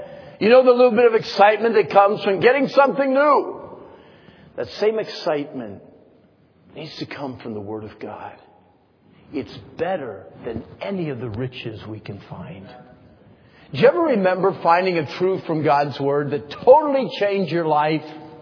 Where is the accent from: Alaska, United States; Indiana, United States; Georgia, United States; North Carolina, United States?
North Carolina, United States; Where are you from? I said, North Carolina.